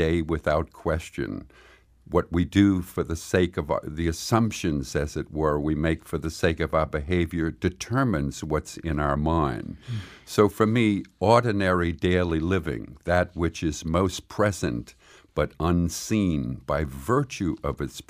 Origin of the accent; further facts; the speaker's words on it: New Orleans, Louisiana, United States; As I said, I'm from New Orleans, but I got to witness the presence of evil in a very ordinary way.